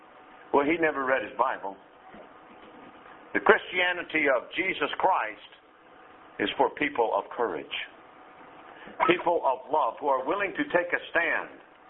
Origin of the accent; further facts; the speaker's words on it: United States; I've heard more Americans say this than anybody else, because I am an American.